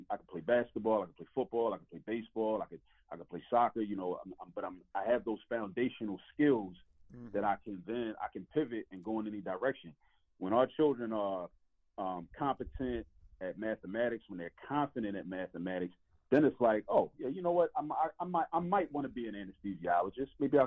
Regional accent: New York City, New York, United States; born there; also born or lived in Baltimore; I was born in the Bronx before my family moved to Baltimore. I lived in New York, so I would watch the Yankees and the Mets, right?

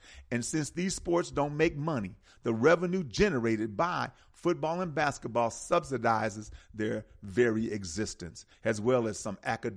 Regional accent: Milwaukee, Wisconsin, United States; I'm from Milwaukee, so you know. I loved Marquette, you know.

